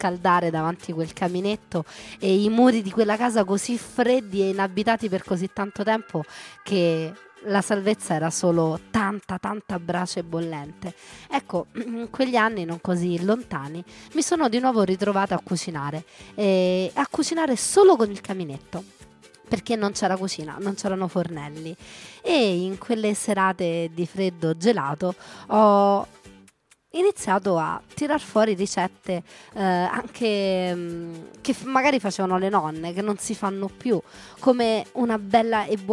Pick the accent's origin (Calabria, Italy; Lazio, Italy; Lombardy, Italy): Lazio, Italy; Rome; siamo romani